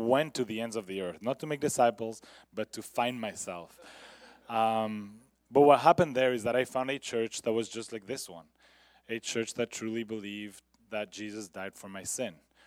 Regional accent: France; moved away; also born or lived in England; I moved from France, where I was born and raised, to a Spanish family.

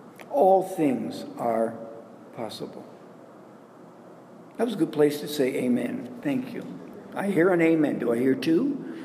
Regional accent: Quebec, Canada; And I'm come from Quebec, I can speak French.

